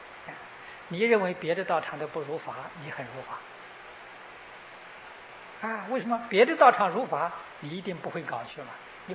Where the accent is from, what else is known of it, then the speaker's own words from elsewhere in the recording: Taiwan; 我说很可惜，我从台湾来，台湾事情一样的不知道。